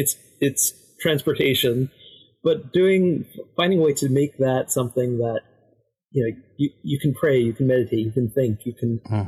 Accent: New York City, New York, United States; Yeah, I grew up in New York City.

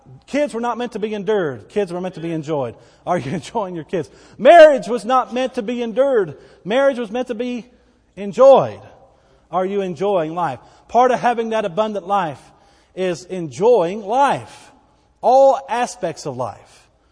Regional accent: Bowie, Texas, United States; born there; I came into this life in the big city of Bowie, Texas, and 60 miles north of here. I was given life.

